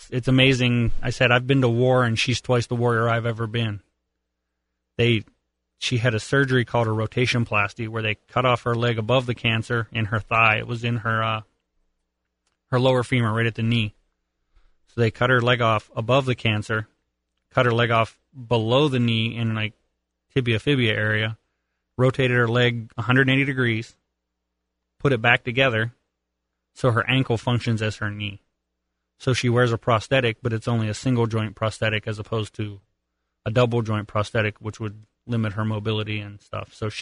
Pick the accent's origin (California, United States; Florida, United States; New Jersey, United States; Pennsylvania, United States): Pennsylvania, United States; Rimersburg; Reimersburg, Pennsylvania.